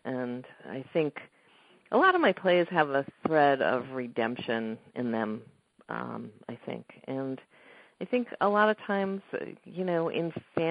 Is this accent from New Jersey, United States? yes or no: no; New York, United States; I'm from New York originally, and my family is from New York